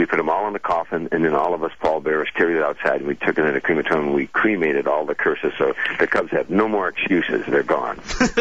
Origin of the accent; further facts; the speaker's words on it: Midwest, United States; Maybe because we're both from the Midwest, I don't know.